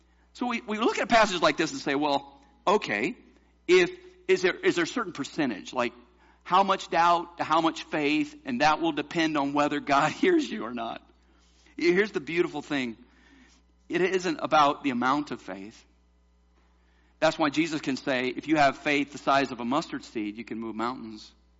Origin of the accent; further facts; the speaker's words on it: the South, United States; you know I grew up in the South. When I moved to New Hampshire, I was a youth pastor for a while.